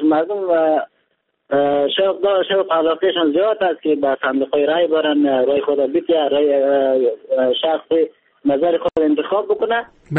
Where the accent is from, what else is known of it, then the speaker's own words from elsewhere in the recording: Samangan, Afghanistan; من از ولسوالی رودآب هستم و ولایت سمنگان هستم.